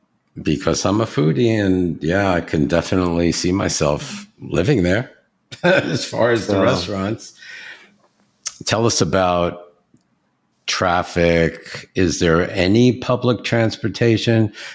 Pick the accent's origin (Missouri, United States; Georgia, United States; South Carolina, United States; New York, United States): New York, United States; now in Sacramento, United States; I know I'm originally from New York and I can't really compare New York to anything